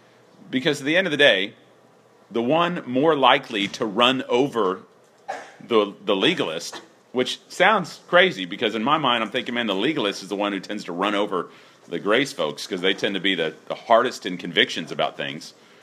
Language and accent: English; Texas, United States; And Mike and I are the furthest thing from that. We're both from Texas. Like, meat is one of the one basic food group.